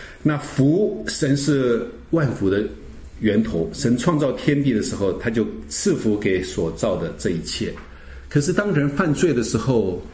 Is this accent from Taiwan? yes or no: no; China; 我们中国人有没有讲到有福？我们中国人讲到有福是什么？